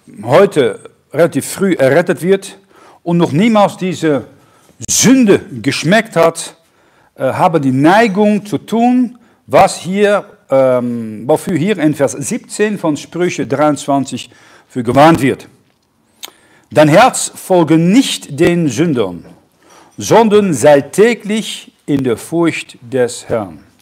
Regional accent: North Holland, Netherlands; German is a second language; now in Germany; Ich komme aus der Nähe von Amsterdam, da hat man genügend Dinge ausprobieren können.

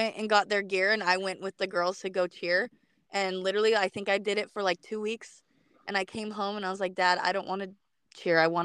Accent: Aloha, Oregon, United States; my dad was actually the coach for the youth football team over here in my hometown, Aloha High School.

